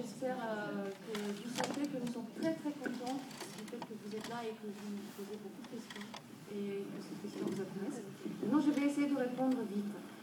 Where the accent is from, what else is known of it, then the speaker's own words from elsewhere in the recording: Romania; moved away; Pourquoi moi j'ai quitté la Roumanie?